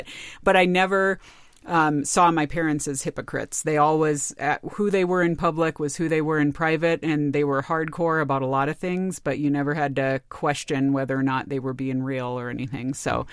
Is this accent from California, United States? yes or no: yes; California, United States; growing up in California in the 80s and 90s